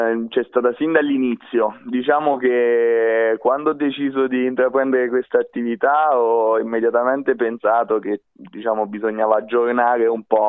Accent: Frisa, Abruzzo, Italy; si tratta della cucina tradizionale di questo paese, del mio paese, di Frisa

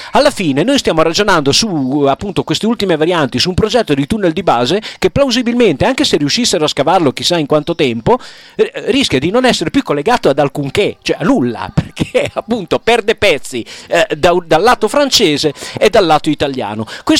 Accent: Tuscan-Emilian Apennines, Italy; come è successo dalle mie parti sull'Appennino tosco-emiliano

